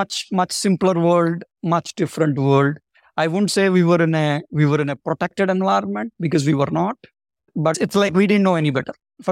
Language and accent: English; Andhra Pradesh, India; also born or lived in Hyderabad; I was born in Hyderabad, the capital of Telangana right now, but I was brought up in a village in East Godavari district in Andhra Pradesh. And I was brought up by my grandparents.